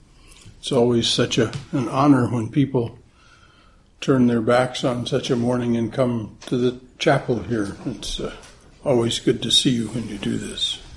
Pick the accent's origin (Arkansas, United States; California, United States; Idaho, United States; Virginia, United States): California, United States; my home state, which is California.